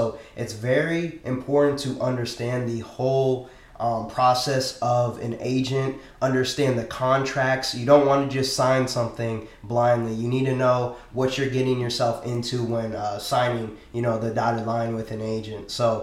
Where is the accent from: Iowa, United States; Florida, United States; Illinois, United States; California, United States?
Iowa, United States; Iowa City; I'm from Iowa City, Iowa.